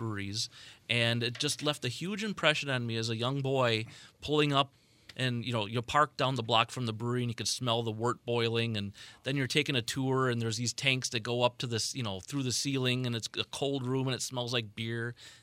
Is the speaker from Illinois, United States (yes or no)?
yes; Berwyn, Illinois, United States; So I was saving my money to attend Siebel when a little brewery in my hometown of Berwyn, Illinois, had the first brew pub in the suburbs of Chicago.